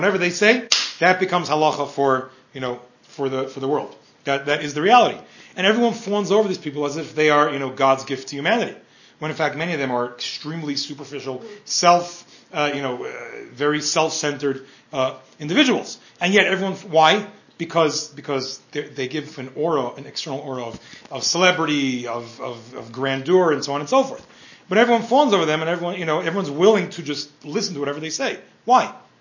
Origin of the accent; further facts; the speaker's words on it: New York, United States; now in Denver, United States; I grew up in New York, right? And I live in Denver.